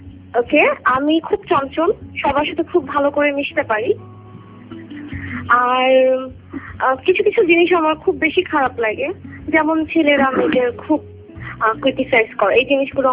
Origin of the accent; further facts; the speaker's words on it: Dhaka, Dhaka Division, Bangladesh; born there; আমার ঢাকায় জন্ম, গ্রামে খুব কম গিয়েছি, বাট আমার গ্রামকে আমি অনেক ভালোবাসি। আমি ঢাকার শাহজাহানপুরে থাকি, উত্তর শাহজাহানপুর।